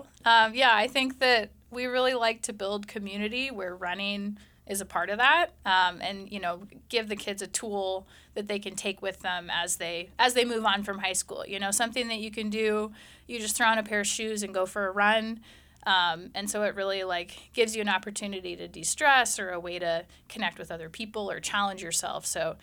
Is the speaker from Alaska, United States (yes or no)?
yes; Alaska, United States; I grew up in the Matsu Valley, so I ran cross country there and track and skied